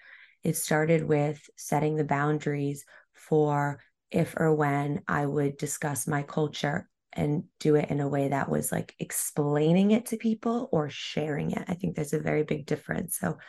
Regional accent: United States; no, I'm Iraqi. I grew up in America.

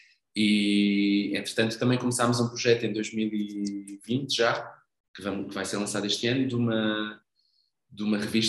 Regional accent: Portugal; que é uma coisa que nós aprendemos crescendo em Portugal, crescendo nesta cultura

